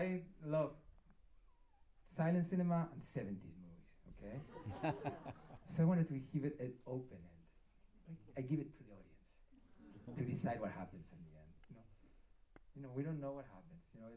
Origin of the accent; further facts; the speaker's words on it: Bilbao, Basque Country, Spain; English is a second language; I'm from the Basque country, I'm from Bilbao, okay?